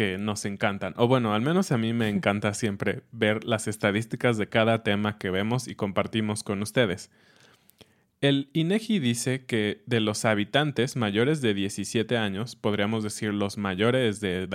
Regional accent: Mexico City, Mexico; yo recuerdo cuando era niño en Ciudad de México, era muy común ver cada fin de semana

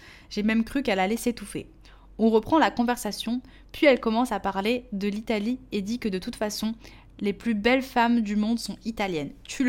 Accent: Portugal; En tant que portugaise, vraiment.

